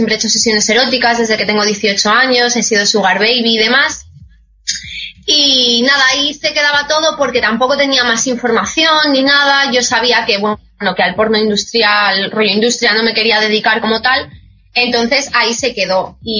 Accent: Madrid, Community of Madrid, Spain; tengo 23 añitos, soy de Madrid

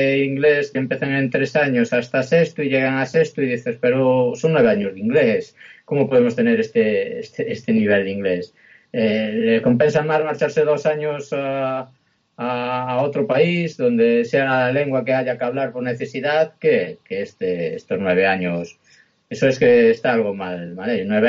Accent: Galicia, Spain; first language Galician; Spanish is a second language; normalmente soy gallego parlante

